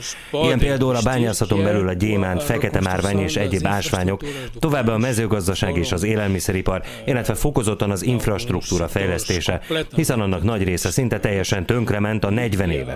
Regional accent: Namibia; a Namibiával, ahonnan én is származom

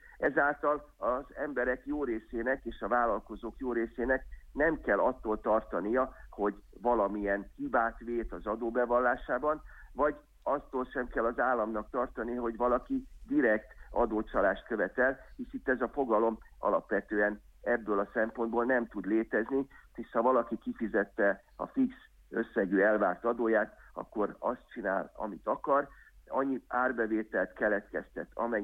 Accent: Hungary; olyan, aki mi, mint magyarok, mindig meg tudjuk kerülni a lehetséges falat, mindig megtaláljuk a kiskapukat

